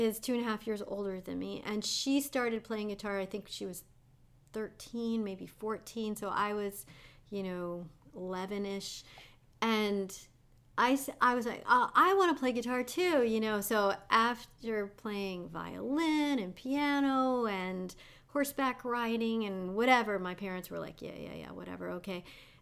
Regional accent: East Windsor, New Jersey, United States; I grew up in New Jersey.

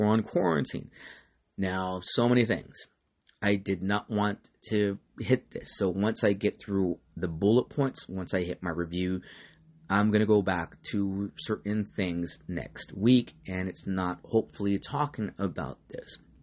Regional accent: California, United States; I'm from Orange County. Orange County doesn't get along well with Los Angeles, and it's just two different worlds for sure.

